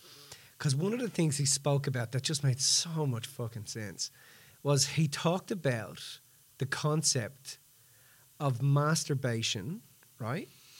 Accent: Ireland; And, you know, I'm Irish.

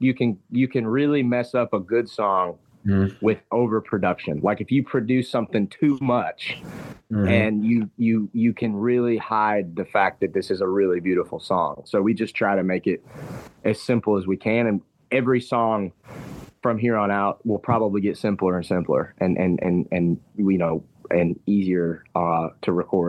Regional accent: Fayetteville, Georgia, United States; And I'm this kid from Fayetteville, Georgia that grew up in a cul-de-sac.

